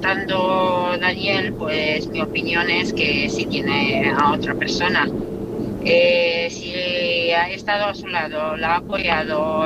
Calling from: Toledo, Castilla-La Mancha, Spain; de Toledo.

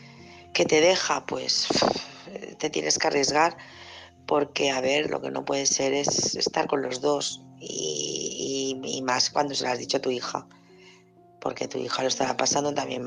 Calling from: Barcelona, Catalonia, Spain; de Barcelona.

